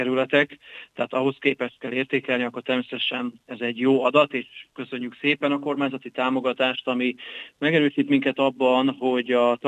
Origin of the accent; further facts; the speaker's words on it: Baja, Bács-Kiskun, Hungary; De mondhatnám mondjuk szülővárosomat, Baját, ami fele akkora, mint mi